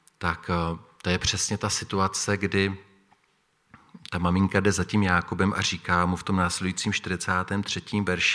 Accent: Tábor, South Bohemian Region, Czechia; jsem z Tábora, jak už to je zaznělo, mám tady manželku, máme 4 děti a jsem v Táboře ve staršostvu.

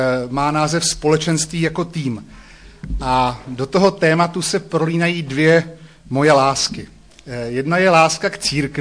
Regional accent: Hradec Králové, Hradec Králové Region, Czechia; also born or lived in Pardubice; Já jsem vyrůstal v Hradci Králové pod Lízátky.

